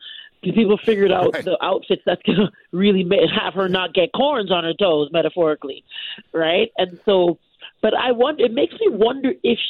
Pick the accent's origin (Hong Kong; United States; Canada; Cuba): Canada; I'm Canadian. I'm a born and raised Canadian.